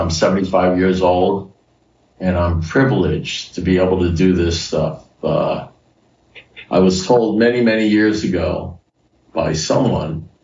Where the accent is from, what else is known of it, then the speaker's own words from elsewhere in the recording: Miami, Florida, United States; I'm from Miami, Florida. I'm in my 44th year of sobriety. I'm old. I'm 75 years old